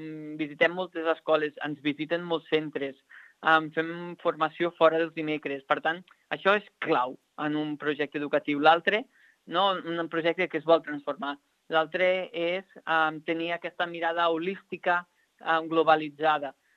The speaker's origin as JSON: {"language": "Catalan", "town": "Vimbodí", "region": "Catalonia", "country": "Spain", "said": "jo soc de Vimbodí, de poble, i allà sempre estàvem barrejats."}